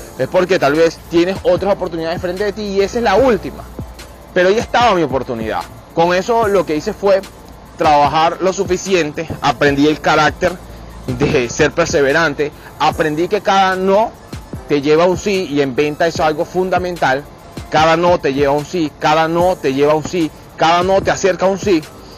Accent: Venezuela; now in Dominican Republic; cuando yo llegué a República Dominicana, yo soy de Venezuela, como ustedes lo saben

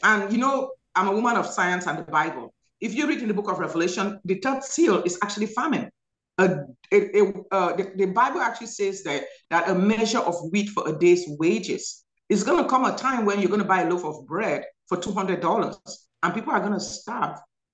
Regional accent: Cameroon; born there; I come from, I was born in Cameroon, West Africa.

